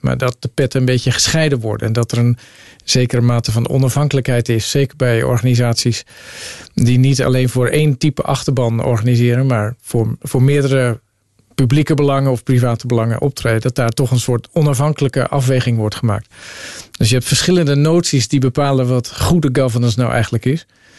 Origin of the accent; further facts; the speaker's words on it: Netherlands; Ik kom ook uit de Nederlandse cultuur. Ben natuurlijk ook een kind van.